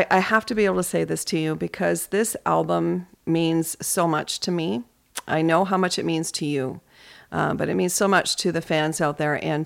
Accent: Canada; I went through this as a Canadian safety specialist, you know, for 10 years.

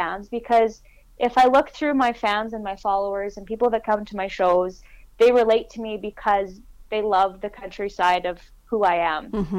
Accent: Elkhorn, Manitoba, Canada; now I grew up in Elkhorn, so Elkhorn is about 15 minutes from the Saskatchewan border, so the town was divided between Riders fans and Bomber fans galore.

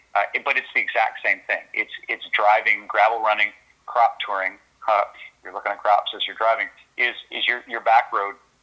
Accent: Hanover, Ontario, Canada; And I grew up in Grey Bruce County, Hanover. I was considered, this makes me kind of laugh, I was considered a city kid.

